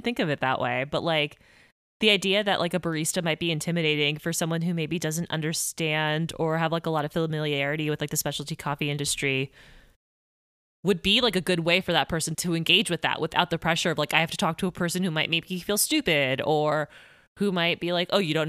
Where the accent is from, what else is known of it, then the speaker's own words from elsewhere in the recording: Miami, Florida, United States; You're going to win talking about Miami here because I'm from Miami.